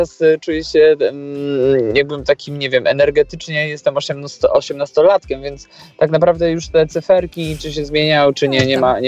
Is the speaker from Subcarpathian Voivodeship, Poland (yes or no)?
yes; Rzeszów, Subcarpathian Voivodeship, Poland; now in Warsaw, Poland; Jest etap, kiedy przyjechałem z małego miasta do Warszawy, bo to był przez Rzeszowa, pochodzę z Rzeszowa